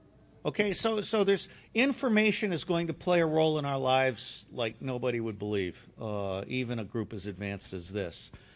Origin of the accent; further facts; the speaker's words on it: Singapore; When I was growing up in Singapore